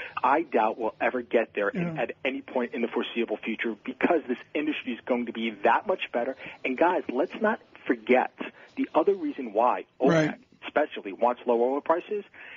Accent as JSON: {"language": "English", "region": "Pennsylvania", "country": "United States", "said": "because you've got so much gas being produced in my home state here in Pennsylvania"}